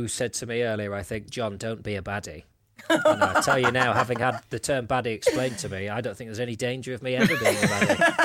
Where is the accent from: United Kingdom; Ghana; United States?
United Kingdom; Lancaster, North West England; Yeah, that's where I grew up. Do you not know that? I'm from Lancaster.